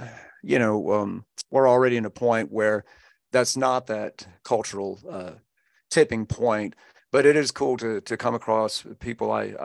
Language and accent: English; Georgia, United States; like I grew up in DeKalb County, and there was no middle school there.